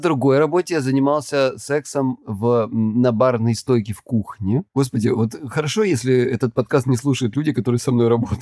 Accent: Krasnodar Krai, Russia; мне 36 лет, я психолог, я мужик, я лысый, я с Кубани.

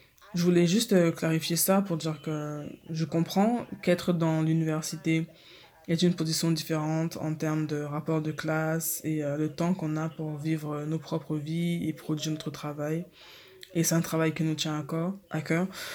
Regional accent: Bronx, New York, United States; Je suis du Bronx, des quartiers.

